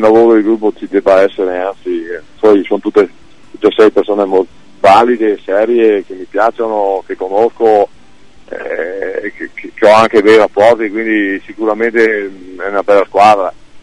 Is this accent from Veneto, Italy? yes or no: yes; Veneto, Italy; quindi sono un veneto